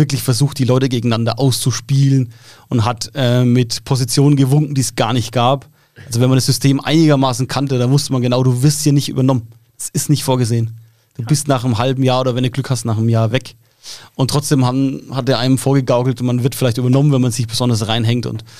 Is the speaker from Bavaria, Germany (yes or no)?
yes; Bavaria, Germany; ich komme aus dem Landkreis Schweinfurt, ganz viel Industrie da vor Ort.